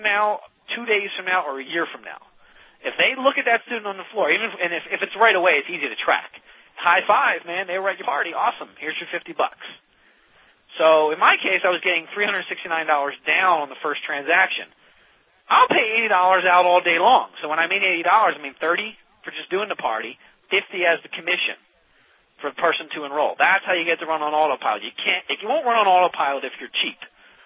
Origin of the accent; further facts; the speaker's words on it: Philadelphia, Pennsylvania, United States; You know, I'm a city person. I grew up in South Philly.